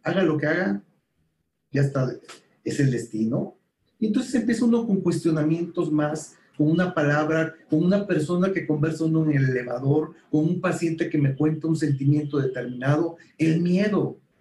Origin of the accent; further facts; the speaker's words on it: Motozintla, Chiapas, Mexico; Sí, porque es vivir en mi pueblo, en Motocintla, las montañas, etc.